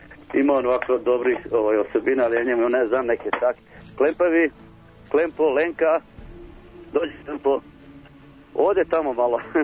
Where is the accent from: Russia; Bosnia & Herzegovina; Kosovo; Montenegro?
Bosnia & Herzegovina; Šipovo, Republika Srpska; moved away; bio sam početkom mjeseca malo u Bosni, pa se odatle rodom iz Šipova.